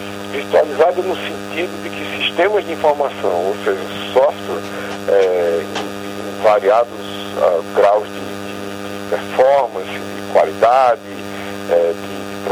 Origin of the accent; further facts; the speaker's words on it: Brazil; como a gente diria no interior da Paraíba do Ceará, de onde eu sou, por sinal.